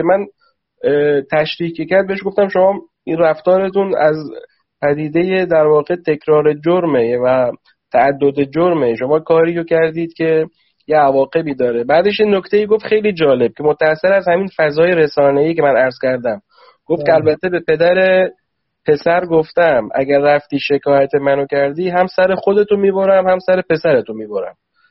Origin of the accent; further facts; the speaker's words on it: Khuzestan, Iran; now in Tehran, Iran; چون بنده خودم هم اصالتاً خوزستانی هستم هرچند ساکن تهرانم